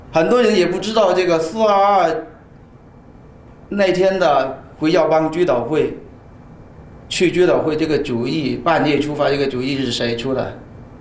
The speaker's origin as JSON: {"language": "Chinese", "region": "Guangdong", "country": "China", "accent": "Cantonese", "second_language": "Chinese", "said": "我都有一些口音，因为我是广东话啊"}